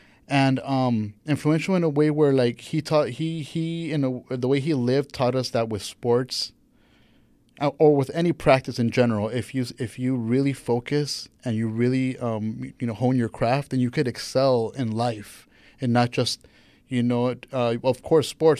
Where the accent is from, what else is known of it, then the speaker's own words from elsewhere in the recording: Long Beach, California, United States; I'm born and raised in Long Beach, and I've been in L.A. for like the past like 10 years now.